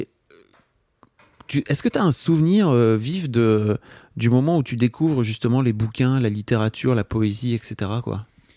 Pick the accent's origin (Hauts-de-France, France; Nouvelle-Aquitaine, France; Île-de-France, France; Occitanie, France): Hauts-de-France, France; Non, mais je viens du nord de la France, donc je comprends. Enfin, tu vois, je viens de la campagne du nord de la France